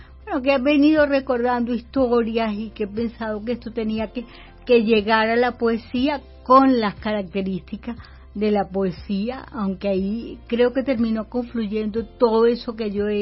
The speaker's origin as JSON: {"language": "Spanish", "town": "Maracaibo", "region": "Zulia", "country": "Venezuela", "moved": "as an adult", "said": "Yo salí de Maracaibo teniendo 25 años, hace ya casi el doble pronto."}